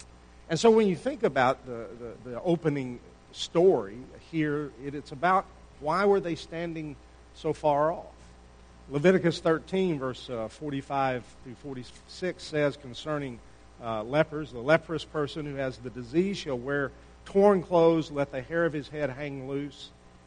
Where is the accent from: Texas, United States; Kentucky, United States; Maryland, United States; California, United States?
Texas, United States; I grew up in the Panhandle, and when I watch the weather now, you know, for Texas, it'll give the entire state.